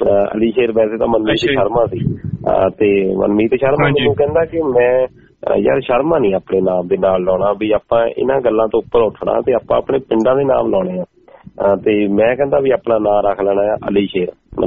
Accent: Chak Desraj, Punjab, India; ਦਸਾਂਝਾਂ ਦੇ ਨਾਲ ਸਾਡਾ ਪਿੰਡ ਹੈਗਾ ਚੱਕ ਦੇਸਰਾਜ।

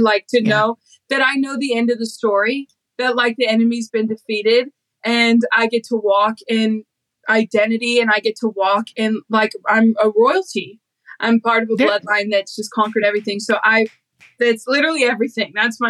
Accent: St. Louis, Missouri, United States; I grew up in St. Louis. Well, technically when I grew up, we had the Rams and the Cardinals, but I was always a baseball girl for sure.

